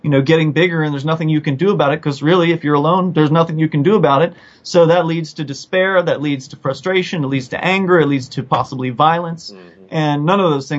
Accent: Sarasota, Florida, United States; I'm from Sarasota, Florida originally, there were maybe a dozen liberty activists there

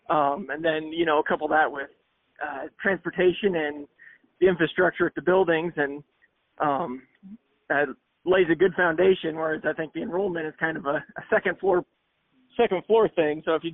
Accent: Guthrie Center, Iowa, United States; So, yeah, I grew up in Guthrie Center. I've been resident all my life. I graduated from Guthrie Center in 2003.

